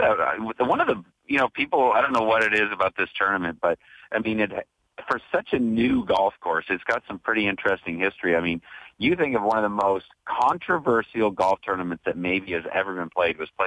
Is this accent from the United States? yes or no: no; Canada; as far as a Canadian, I think the pressure that's on you to perform well in your own country